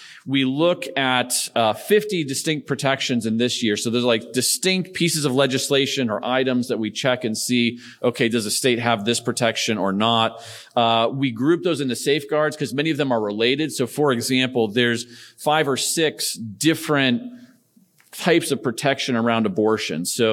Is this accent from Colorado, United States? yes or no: yes; Colorado, United States; I'm from Colorado. Okay. You can see Colorado's kind of middle of the pack there. This light green 34 last year. I grew up in Colorado sort of in the 90s and the early 2000s.